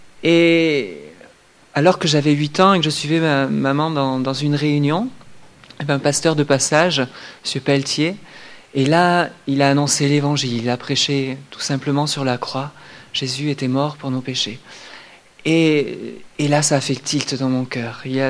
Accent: Brive-la-Gaillarde, Nouvelle-Aquitaine, France; je viens de Brive. J'ai grandi dans une famille chrétienne

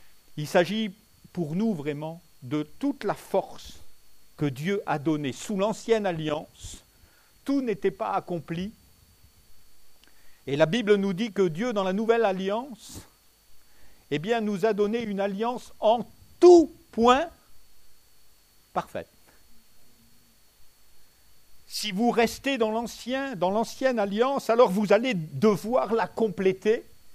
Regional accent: Aix-en-Provence, Provence-Alpes-Côte d'Azur, France; Moi, je viens d'Aix

